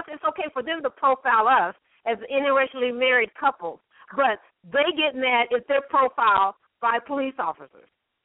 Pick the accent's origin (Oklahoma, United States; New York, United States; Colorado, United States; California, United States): Colorado, United States; and my skin is black, and I'm from Colorado.